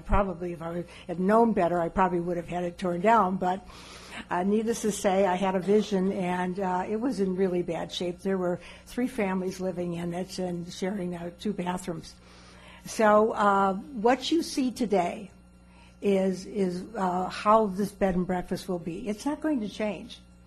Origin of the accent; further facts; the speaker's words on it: Wisconsin, United States; I'm from Wisconsin, and so being raised in Door County